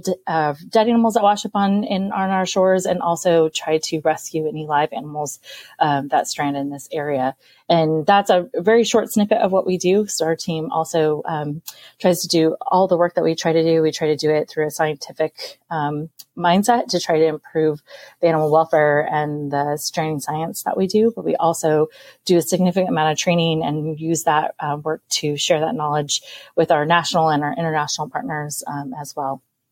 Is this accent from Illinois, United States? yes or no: no; San Diego, California, United States; So, I grew up in San Diego, so I grew up on the coast. So I was lucky enough to grow up tide pooling with my dad in San Diego.